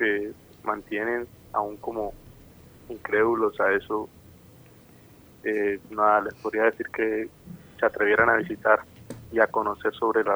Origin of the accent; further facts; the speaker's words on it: Gramalote, Norte de Santander, Colombia; volví a mi pueblo, volví a mi casa, este es mi hogar. Podré estar viviendo en otro lado, pero jamás sentiré la tranquilidad que me brinda el pueblo